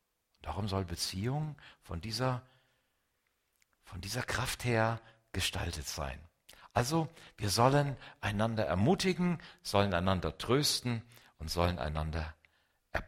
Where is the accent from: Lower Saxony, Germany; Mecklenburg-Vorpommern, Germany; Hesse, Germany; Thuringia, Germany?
Hesse, Germany; Ich komme aus Hessen, da ist es ganz genauso.